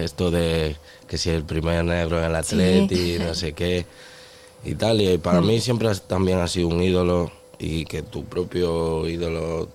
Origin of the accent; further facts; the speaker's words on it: Dominican Republic; moved away; allí en mi país nunca me faltó nada, pero obviamente tuvimos que salir de ahí, cruzar las aguas